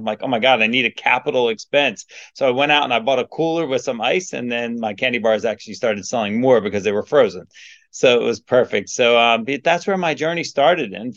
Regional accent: New Jersey, United States; I grew up on the Jersey Shore in New Jersey, and, like, you know, it was 4 months of hurry and 8 months of worry.

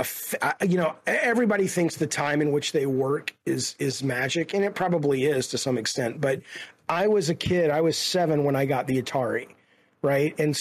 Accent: Alabama, United States; because of growing up in Alabama and just how conservative and racist and, you know, religious it was. And I just didn't like that. I love aspects of the South, but I obviously hate those aspects of the South.

